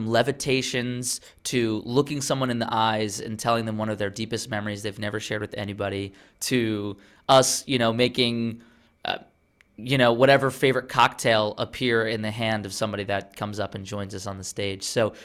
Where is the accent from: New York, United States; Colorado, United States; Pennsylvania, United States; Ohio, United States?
New York, United States; Long Island; I'm from Long Island, New York, which is why I talk so fast.